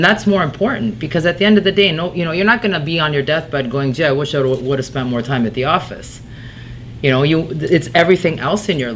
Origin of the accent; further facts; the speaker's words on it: Rome, Lazio, Italy; I was born in Italy. I'm originally from Rome. I was baptized at the Vatican.